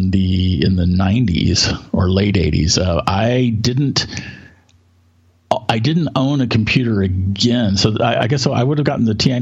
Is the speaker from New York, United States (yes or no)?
no; Denton, Texas, United States; also born or lived in Houston; I was born in Houston. I was raised in Denton.